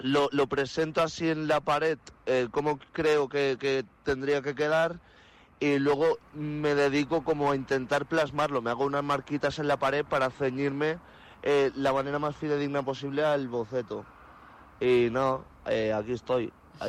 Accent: Barcelona, Catalonia, Spain; soy de Barcelona y soy un tipo así un poco flipado al que le gusta pintar

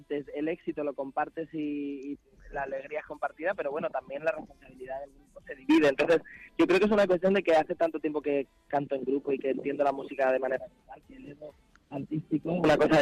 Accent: Alicante, Valencian Community, Spain; now in Madrid, Spain; es verdad que soy de Alicante y estoy orgullosísimo, pero es que Madrid para mí es mi casa.

